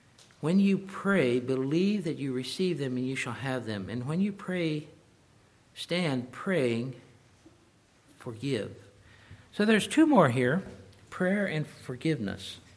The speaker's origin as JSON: {"language": "English", "region": "Kentucky", "country": "United States", "tie": "born or raised there", "said": "Reminds me of where I grew up there in Kentucky. About a 3/4 mile from our house, there was this sharp little hill."}